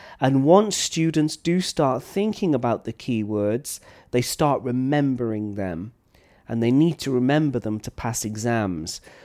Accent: Flint, Wales, United Kingdom; accent: North Wales, Liverpudlian; now in Thailand; I come from North Wales in a small town called Flint, and typically the accent there is more Liverpudlian, Liverpool style than traditional Welsh style.

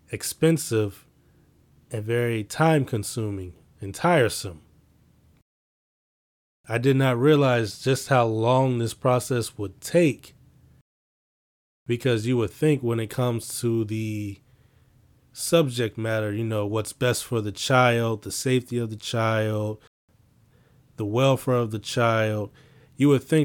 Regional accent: Chicago, Illinois, United States; I'm from Chicago.

